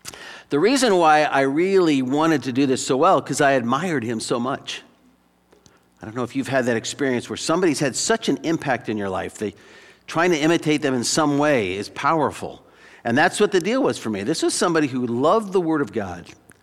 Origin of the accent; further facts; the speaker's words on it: Arizona, United States; I grew up in Arizona, and I got sunburned quite a lot